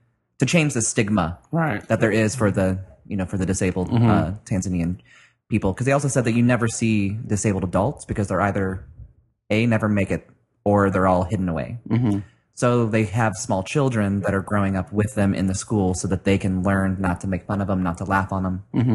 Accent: Indiana, United States; See, I grew up in Indiana, and we couldn't buy alcohol on Sundays, but then...

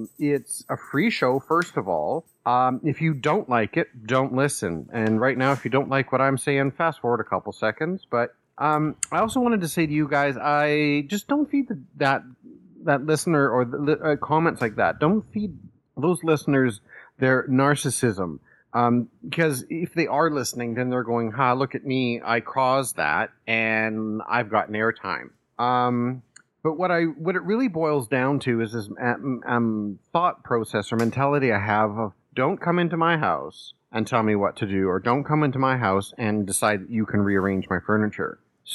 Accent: northern Mexico, Mexico; now in Canada; It's your favorite northern Mexican who's uncircumcised that lives in eastern Canada.

